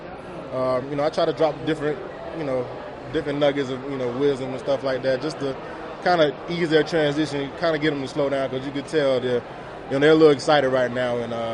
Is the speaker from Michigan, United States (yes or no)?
no; Tampa, Florida, United States; I'm doing July 15th in my hometown of Tampa.